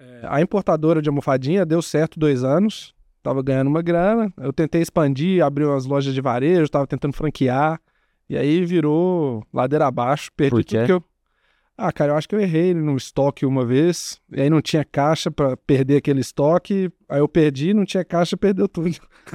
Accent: Minas Gerais, Brazil; Eu sou de Minas, né?

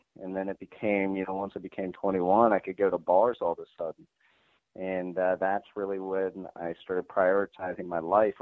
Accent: Columbus, Ohio, United States; As I said earlier, I grew up in Columbus, Ohio, and coming into high school, I was, you know, a pretty shy guy.

